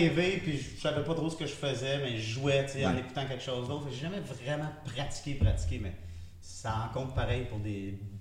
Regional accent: Gatineau, Quebec, Canada; Je viens de Gatineau

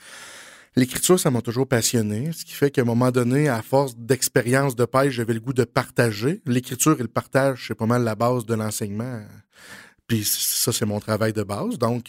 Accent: Quebec, Canada; je viens du comté de Portneuf.

